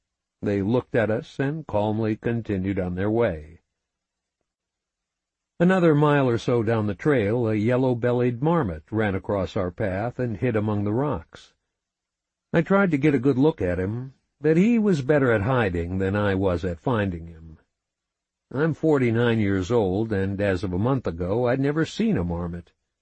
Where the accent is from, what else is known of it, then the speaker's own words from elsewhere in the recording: Midwest, United States; We knew from growing up in the Midwest that afternoon thunderstorms can develop quickly